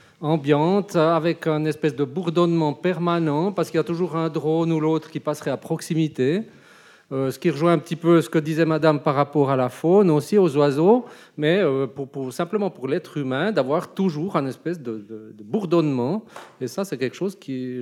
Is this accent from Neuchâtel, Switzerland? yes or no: yes; Le Locle, Neuchâtel, Switzerland; je viens du Locle